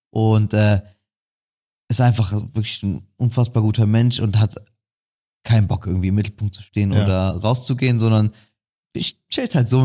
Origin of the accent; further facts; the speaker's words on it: Cologne, North Rhine-Westphalia, Germany; Wir sind, das sind alles kölsche Jungs. Die sind alle aus meinem Veedel